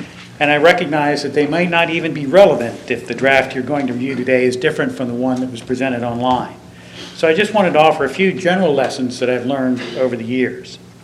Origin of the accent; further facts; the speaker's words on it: Milton, Delaware, United States; from Milton. I'm with SARDS, the Sussex Alliance for Responsible Growth.